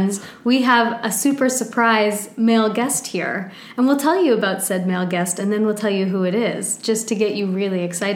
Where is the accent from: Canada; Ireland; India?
Canada; he likes to make fun of me for being Canadian